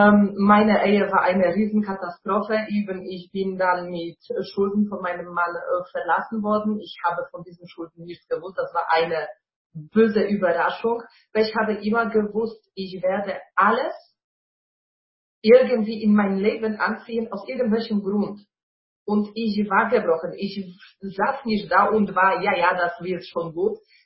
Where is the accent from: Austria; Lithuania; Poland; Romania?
Poland; German is a second language; moved away; Ich komme ursprünglich aus Polen, was man natürlich auch hören kann.